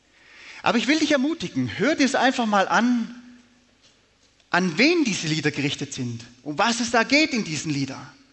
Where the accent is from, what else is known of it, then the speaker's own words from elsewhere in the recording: Baden-Württemberg, Germany; Ich bin ja aus Hohenlohe, die schaffen fast noch mehr wie die Schwaben.